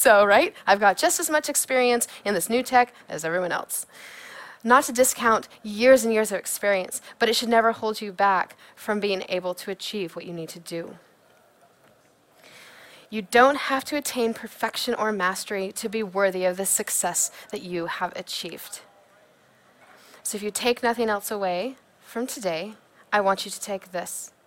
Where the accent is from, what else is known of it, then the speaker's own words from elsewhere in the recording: Kansas City, Missouri, United States; No, I'm from Kansas City, Missouri. So right in the middle where it's flat and we have great barbecue.